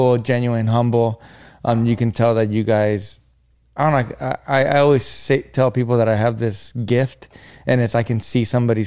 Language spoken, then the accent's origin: English; Norwalk, California, United States; also born or lived in Murrieta / Temecula; so I was raised in Norwalk right here in LA, mm-hmm. and then I was raised in Murrieta, Temecula, which is the IE, so I repped the IE hard.